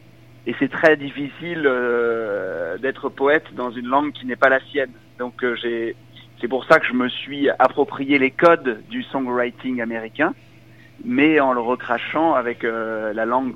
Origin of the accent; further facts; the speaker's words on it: France; Et oui, je suis français